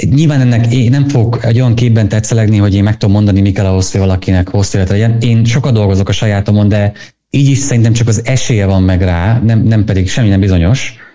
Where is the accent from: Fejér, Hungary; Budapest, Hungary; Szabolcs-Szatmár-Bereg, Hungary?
Szabolcs-Szatmár-Bereg, Hungary; Azért én Szabolcsból jövök, én láttam, meg látom, milyen az igazi magyar diéta.